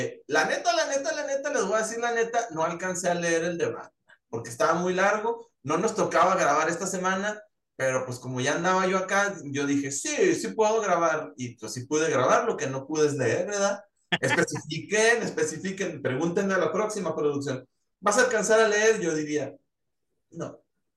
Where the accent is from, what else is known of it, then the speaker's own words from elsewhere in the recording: Coahuila, Mexico; Soy chilango honorario y soy lagunero de nación.